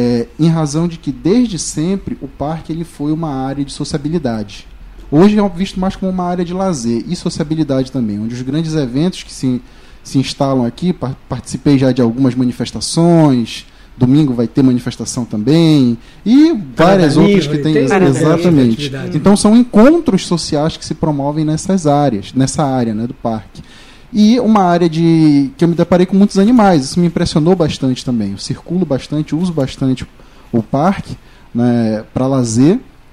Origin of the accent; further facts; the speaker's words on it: Belém, Pará, Brazil; now in Boa Vista, Brazil; Sou de Belém do Pará, nascido em Belém do Pará, atualmente moro em Boa Vista, Roraima, 13 anos já